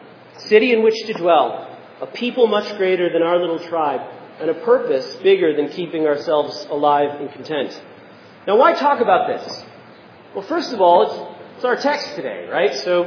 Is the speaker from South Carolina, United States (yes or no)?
no; Seekonk, Massachusetts, United States; I'm from Seekonk, I'm from Rehoboth